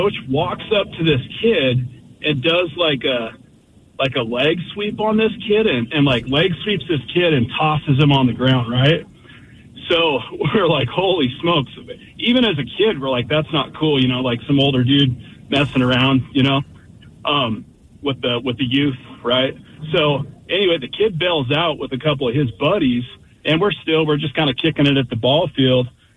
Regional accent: Auburn, Washington, United States; I grew up in Auburn next to Green River Community College. They had a couple ball fields over there.

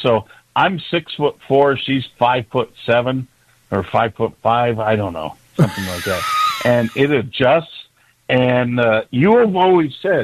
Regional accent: Warrenville, Illinois, United States; also born or lived in Sugar Grove; now in Osaka, Japan; I'm from Warrenville, formerly of Sugar Grove, and I'm in Osaka with my wife from China

